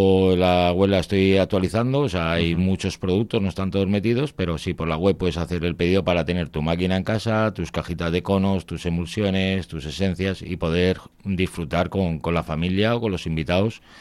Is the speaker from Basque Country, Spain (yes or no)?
yes; Basque Country, Spain; como soy vasco